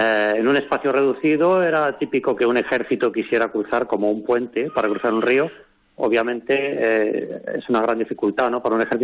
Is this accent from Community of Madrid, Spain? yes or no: yes; Madrid, Community of Madrid, Spain; Y somos de Madrid, la mayoría de nosotros